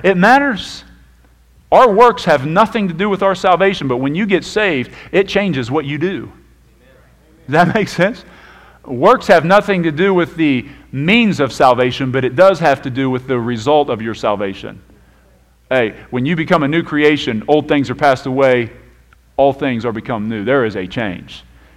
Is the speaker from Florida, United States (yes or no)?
no; Wilmington, Ohio, United States; I grew up in Wilmington. There's farmers everywhere.